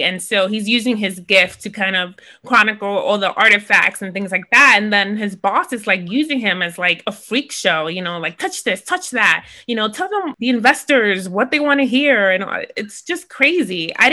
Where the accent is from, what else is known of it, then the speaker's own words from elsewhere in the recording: New York, United States; Well, as a New Yorker, appreciate that they were in New York.